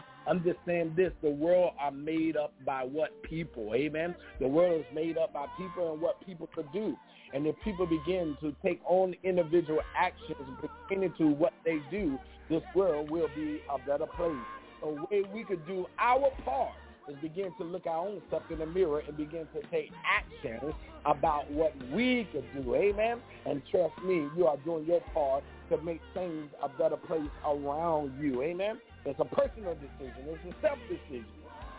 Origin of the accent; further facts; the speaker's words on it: Georgia, United States; right here in the United States of America, right here in my hometown, Georgia.